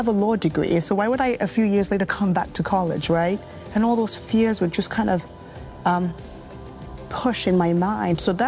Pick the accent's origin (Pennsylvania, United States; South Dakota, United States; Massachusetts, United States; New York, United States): New York, United States; Brooklyn; I'm also from Brooklyn, New York.